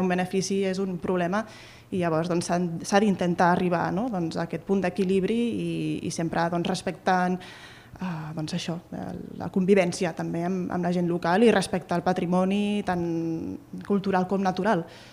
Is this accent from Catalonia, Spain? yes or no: yes; Reus, Catalonia, Spain; ja que jo també soc de Reus